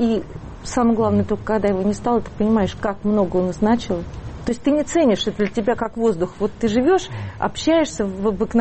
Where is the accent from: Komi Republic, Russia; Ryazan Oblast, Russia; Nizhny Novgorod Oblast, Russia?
Nizhny Novgorod Oblast, Russia; как нижегородка, губернатором, то есть житель области